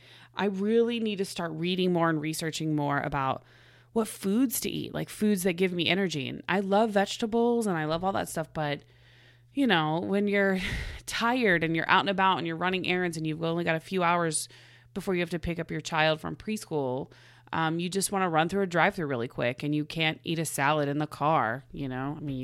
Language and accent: English; Oklahoma, United States; when I first moved out here, I was like, stop telling people I'm from Oklahoma. It's embarrassing.